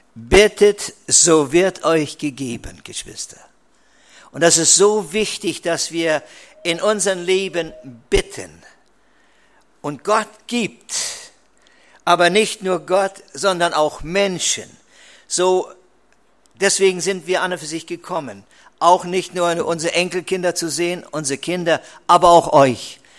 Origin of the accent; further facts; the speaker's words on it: East Germany, Germany; Ich bin aufgewachsen in Ostdeutschland und ich war ein Pionier.